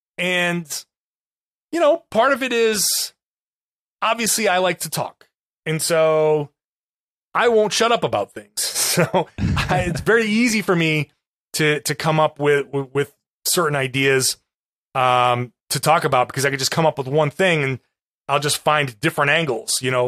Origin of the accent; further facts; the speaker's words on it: Rhode Island, United States; I grew up in Rhode Island. I grew up a Celtics fan.